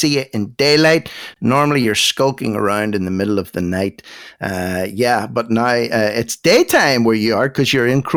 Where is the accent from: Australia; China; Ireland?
Ireland; I'm partial to Europe myself, obviously being an Irishman and all that.